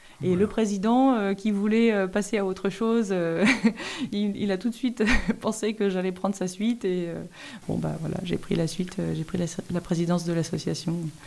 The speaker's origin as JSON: {"language": "French", "region": "Normandy", "country": "France", "tie": "born or raised there", "said": "Mais j'ai grandi dans le Pays d'Auge, donc il y a beaucoup d'élevage de chevaux, beaucoup de haras dans le Pays d'Auge"}